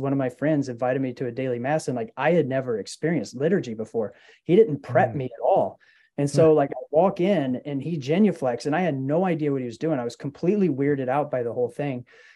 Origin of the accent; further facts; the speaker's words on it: Alabama, United States; Well, so I grew up in Alabama. Okay. And I was a Southern Baptist in Alabama, and I never in my life had, so far as I know, had met a Catholic. Cause it's just like, it was really rural, about an hour and a half north of Birmingham.